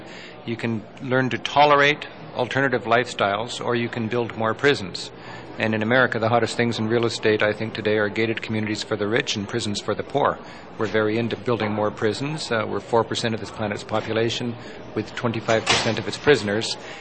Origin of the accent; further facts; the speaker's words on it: United States; it's wrong for me as an American to do it overseas